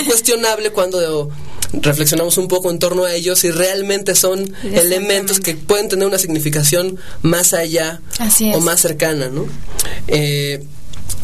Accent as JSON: {"language": "Spanish", "country": "Mexico", "said": "nos identifique como mexicanos y que nos haga acudir a ellos como parte de nuestra identidad como mexicanos"}